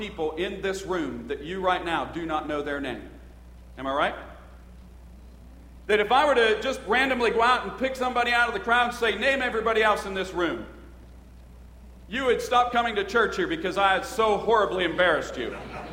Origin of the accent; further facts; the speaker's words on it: Dempseytown, Pennsylvania, United States; as I grew up here in the Dempseytown area